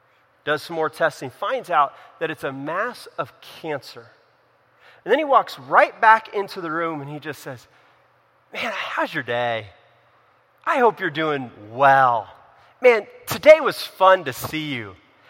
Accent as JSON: {"language": "English", "region": "California", "country": "United States", "tie": "born or raised there", "moved": "yes", "lives_now": "Pennsylvania, United States", "said": "We don't do that here in Pennsylvania, but where I grew up in California, you do."}